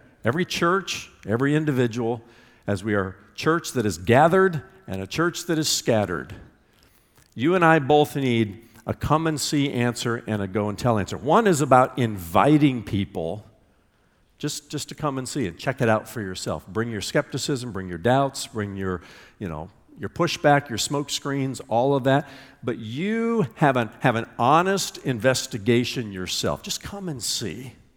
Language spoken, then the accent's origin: English; Indiana, United States; I grew up in the Midwest, in flyover country, you know, Indiana, around those amber waves of grain